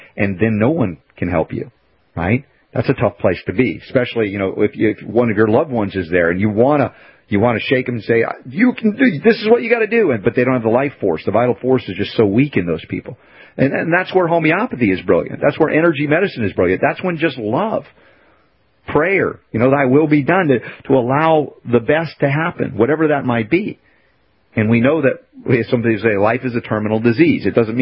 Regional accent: United States; things that were foreign to me growing up in America.

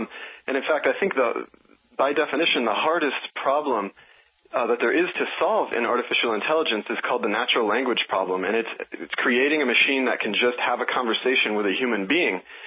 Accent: Oklahoma, United States; I mean, I'm from Oklahoma. I knew I wanted cowboys out there

